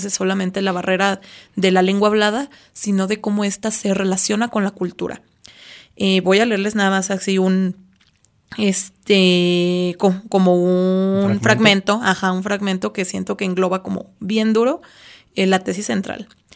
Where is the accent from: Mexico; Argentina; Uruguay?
Mexico; también es bien importante para nosotros como mexicanos